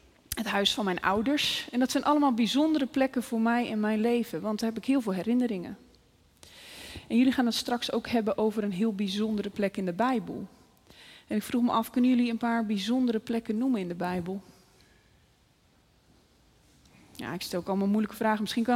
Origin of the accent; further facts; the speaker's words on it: Papendrecht, South Holland, Netherlands; now in Zwolle, Netherlands; Nee, ik woon in Zwolle. Dat is een heel eindje verder. Maar ik kom wel uit Papendrecht.